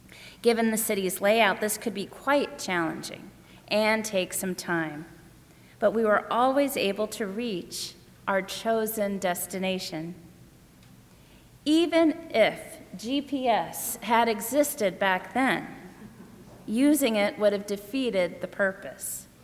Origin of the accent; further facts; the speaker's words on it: Cincinnati, Ohio, United States; I grew up in Cincinnati with my two younger brothers, Tom and Tim, and my mom and dad.